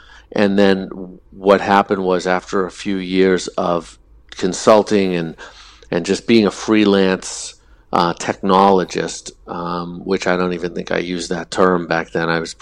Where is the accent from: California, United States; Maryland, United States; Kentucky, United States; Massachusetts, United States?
Massachusetts, United States; Boston; Yes, I was born in Boston and raised. I was there for, almost 30 years.